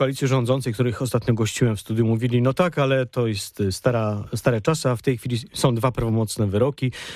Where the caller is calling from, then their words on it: Poznań, Greater Poland Voivodeship, Poland; Ja jestem szczególarzem z Poznania.